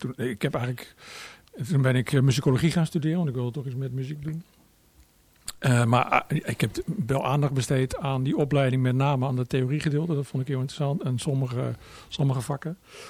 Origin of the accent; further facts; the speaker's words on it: Gorinchem, South Holland, Netherlands; ging ik dan op gitaarles in Gorinchem, waar ik opgroeide in die tijd.